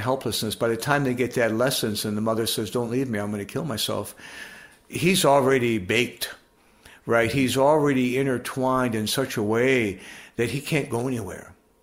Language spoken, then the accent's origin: English; Michigan, United States; So my first professional assignment was working at Children's Hospital in Detroit. I'm from Michigan.